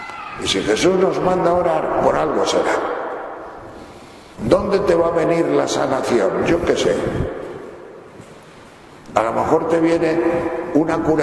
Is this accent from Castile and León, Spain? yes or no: yes; Castile and León, Spain; me acordaba de gente de mi pueblo, yo soy de la provincia de León, de allá del norte, de las montañas de León